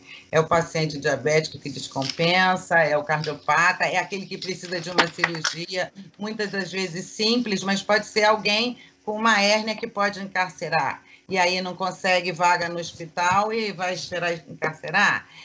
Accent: São Paulo, Brazil; Mas eu sou paulista, hein?

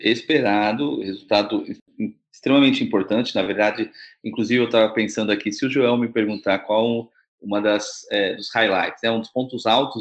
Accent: São Paulo, Brazil; Aqui em São Paulo, eu sou de São Paulo

